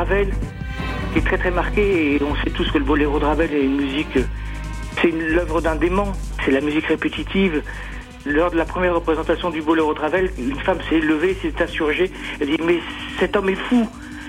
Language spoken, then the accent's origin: French; Iceland; quand on vient d'Islande, on a une espèce d'humilité vis-à-vis de la nature qui est très très puissante